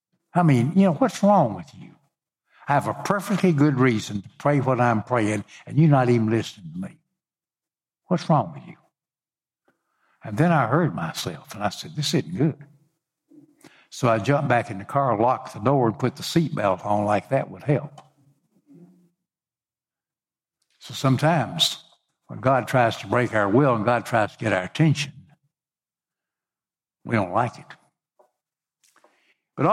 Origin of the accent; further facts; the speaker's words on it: Memphis, Tennessee, United States; I said, hey, I'm from Memphis. You know, I know about summer heat. I know about humidity.